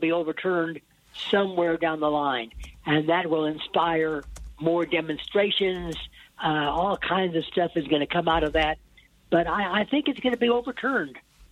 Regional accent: Oklahoma, United States; I was raised in Oklahoma, and I went to a doctor's office one day

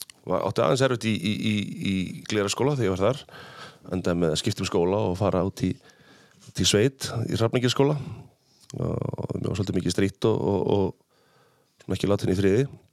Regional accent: Akureyri, Northeastern Region, Iceland; also born or lived in Vestmannaeyjar; Ég ólst upp hérna á Akureyri og hérna í Vestmannum líka.

